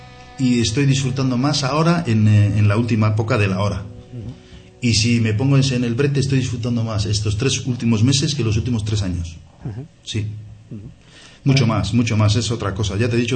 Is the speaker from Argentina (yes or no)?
no; Iraeta, Basque Country, Spain; somos de Iraeta y somos duros de mollera y tenemos claro lo que queremos hacer